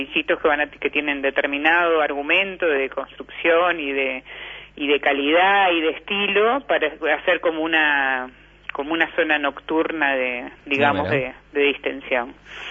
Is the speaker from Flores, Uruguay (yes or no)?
yes; Flores, Uruguay; ya la llegada a mi pueblo, a Flores